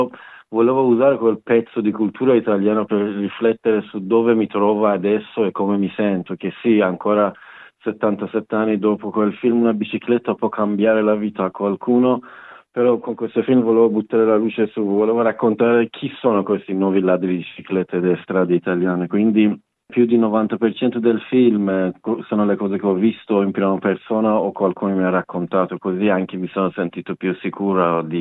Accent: Iran; moved away as an adult; now in Turin, Italy; Io in Iran facevo musicista, avevamo un gruppo che abbiamo fatto anche 3 dischi in anni 2000

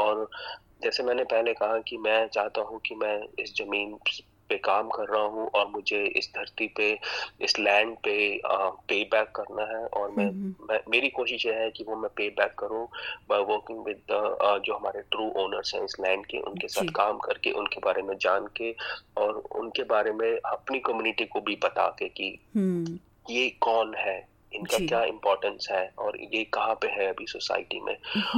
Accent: Punjab, India; मैं पंजाब से बिलोंग करता हूँ, पंजाबियों को बोला जाता है कि खुले दिल के होते हैं

